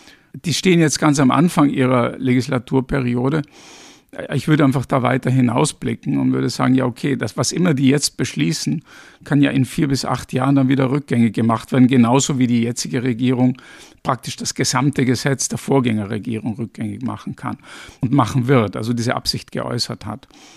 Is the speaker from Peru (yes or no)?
no; Austria; zumindest nach dem, was ich so mitkriege als Ösi